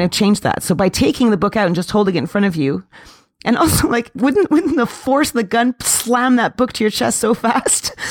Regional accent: United Kingdom; I'm British.

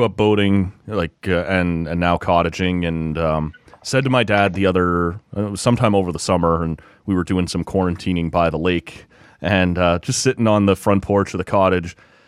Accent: Oshawa, Ontario, Canada; I mentioned I grew up in Oshawa. I was an Argos fan.

